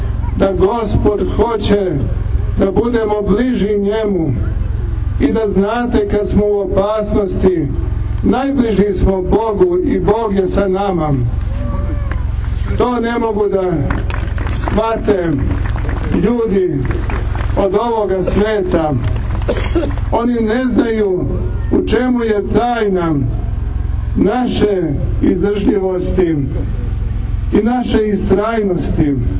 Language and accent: Serbian; Kosovo; Mi koji dolazimo sa Kosova i Metohije